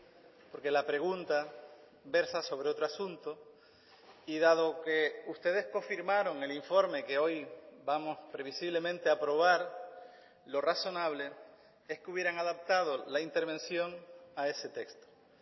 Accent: Canary Islands, Spain; Como canario, cuando voy a Madrid, como canario, defiendo los intereses de Canarias con toda la vehemencia con quien quiera que se siente frente a mí.

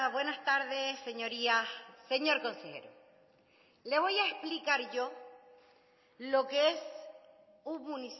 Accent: Canary Islands, Spain; me siento canaria

